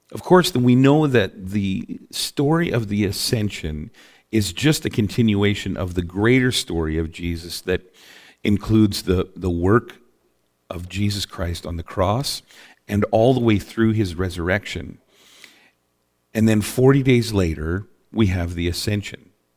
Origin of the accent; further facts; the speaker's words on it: British Columbia, Canada; Well, growing up in British Columbia, you know, God's country, one of the things that I never heard about